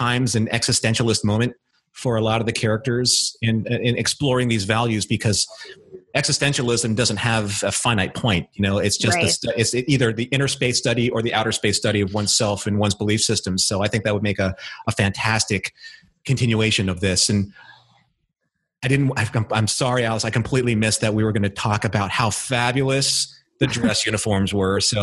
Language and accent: English; Philippines; I'm Filipino, so we have a traditional. Almost kind of like a tuxedo. It's called the Barong Tagalog.